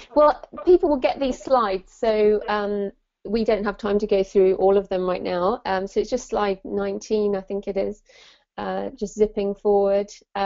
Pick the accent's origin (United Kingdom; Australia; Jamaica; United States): United Kingdom; So you probably tell from my accent, I'm in the UK.